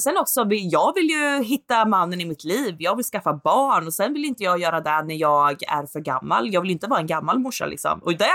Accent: Småland, Sweden; Men jag är från Småland och en snål smålänning, vet du, så vi dricksar inte

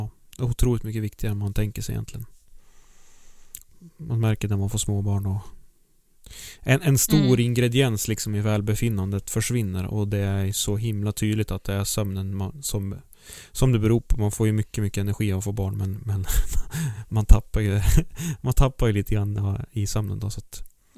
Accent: Västernorrland County, Sweden; Jag är ju uppvuxen i Högkusten

